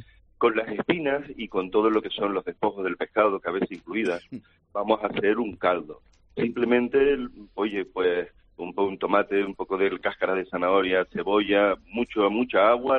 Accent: Canary Islands, Spain; soy canario

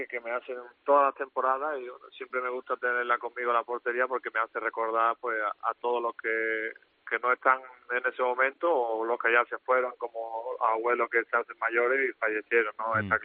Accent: Spain; También soy español y muy orgulloso de mi país

